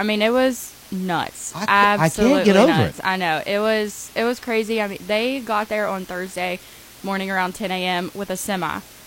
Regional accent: Charleston, West Virginia, United States; Ooh, okay, so I'm from Charleston. I'm from the eastern end of Kanawha County.

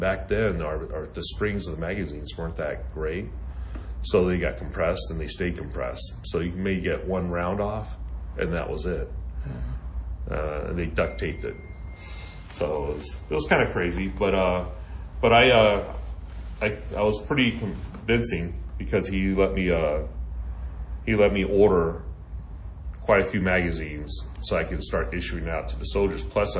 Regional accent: Oakland, California, United States; And that was interesting because I grew up in Oakland, California.

